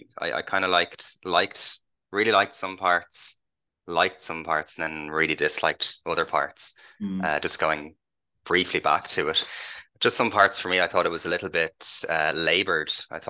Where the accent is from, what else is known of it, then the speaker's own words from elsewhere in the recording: Bray, County Wicklow, Ireland; also born or lived in Dublin; I'm from near Dublin. I was born in Dublin, but raised in a town some kilometers away on the on the east coast, in a town called Bray, Bray.